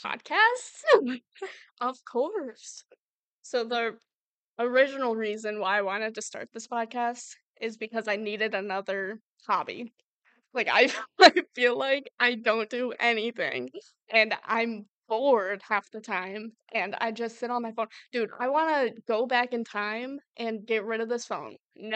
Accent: Michigan, United States; Born and raised in Michigan.

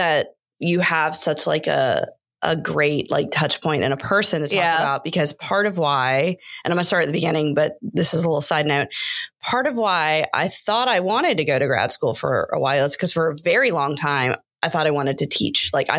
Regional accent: South Carolina, United States; So I grew up in South Carolina and I had an absurd amount of in-state money, like so much in-state money.

